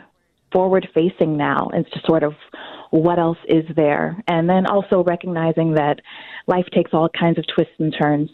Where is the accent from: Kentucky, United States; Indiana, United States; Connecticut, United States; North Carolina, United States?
North Carolina, United States; born there; Well, I was born in North Carolina many years ago